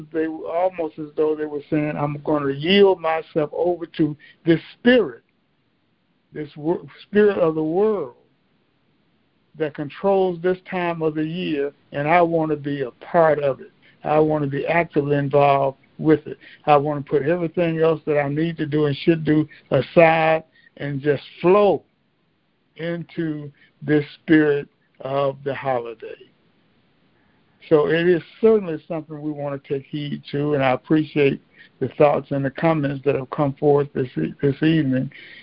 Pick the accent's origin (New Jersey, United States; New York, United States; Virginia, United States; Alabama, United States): Alabama, United States; Birmingham; I remember growing up in Birmingham, Alabama, the Christmas season, everyone was in a tizzy because people got so caught up in it.